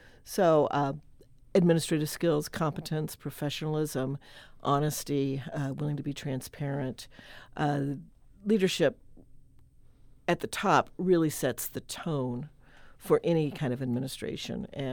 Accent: Columbia, Missouri, United States; I've lived in a town of 200. I've lived in a town of 112. I've lived in southeast Missouri, northwest Missouri, northeast Missouri, as well as St. Louis. I'm from Columbia. So I have a breadth of experience of people who live in Missouri and the different ways of life. I also am bilingual. I speak Spanish fluently.

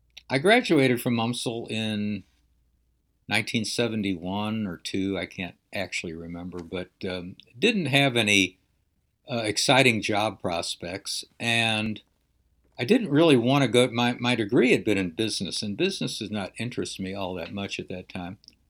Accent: St. Louis, Missouri, United States; to people in St. Louis, my birthplace.

